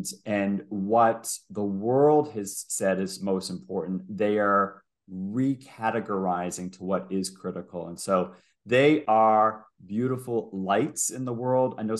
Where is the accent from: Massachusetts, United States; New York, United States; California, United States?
Massachusetts, United States; Boston; I'm American, grew up in Boston, spent my first 40 years, I'm 51, first 40 years in the United States.